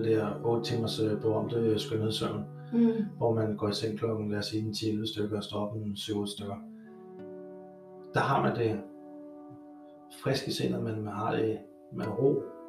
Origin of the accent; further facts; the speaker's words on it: Amager, Capital Region of Denmark, Denmark; now in Borup, Denmark; Jeg er født og vokset på Amager, bor nuværende i 4140 Borup, hvor vi har flyttet lidt frem og tilbage